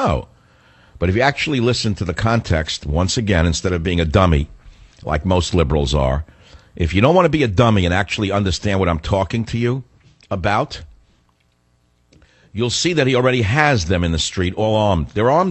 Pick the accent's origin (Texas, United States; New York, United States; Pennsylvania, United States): New York, United States; Bronx; And growing up in the Bronx, I was one of those kids who never ate on a white tablecloth. I ate on oilcloth.